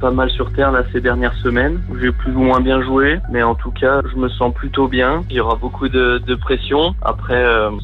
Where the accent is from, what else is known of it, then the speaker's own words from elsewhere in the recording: France; Je pense que quand on est français, qu'on est jeune et qu'on commence le tennis, c'est un petit peu le rêve de tout le monde.